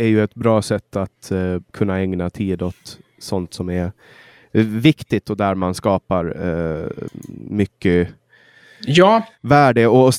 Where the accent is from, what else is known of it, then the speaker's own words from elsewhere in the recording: Mariehamn, Åland, Finland; mellan Kapellskär och Mariehamn, min hemstad.